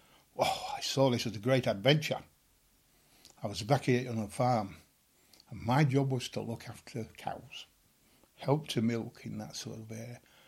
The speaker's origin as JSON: {"language": "English", "town": "Leeds", "region": "Yorkshire and the Humber", "country": "United Kingdom", "tie": "born or raised there", "said": "I was born in Leeds, 11th of August 1935. My parents came from an humble background. We lived in a district of Woodhouse."}